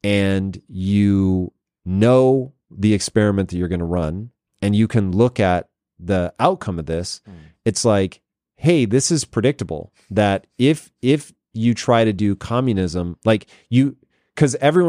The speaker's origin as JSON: {"language": "English", "town": "Tacoma", "region": "Washington", "country": "United States", "tie": "born or raised there"}